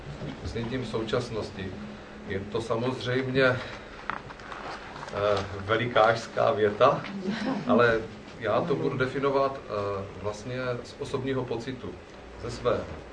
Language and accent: Czech; Nivnice, Zlín Region, Czechia; born there; ačkoliv jsem se narodil v Nivnici, což je vlastně na Slovácku.